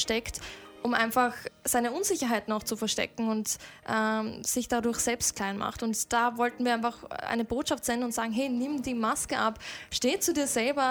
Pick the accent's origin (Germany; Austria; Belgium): Austria; bei uns in Österreich